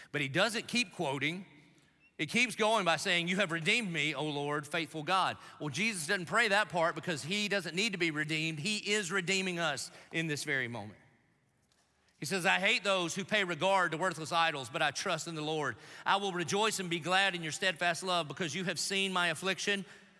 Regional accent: South Carolina, United States; See, I'm from South Carolina, and we are efficient with the number of syllables that we decide to use in a sentence.

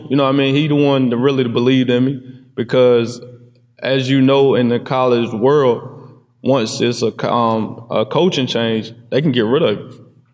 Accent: Farmville, United States; My people's back home in Farmville looking at it. You know what I mean? I'm from Farmville.

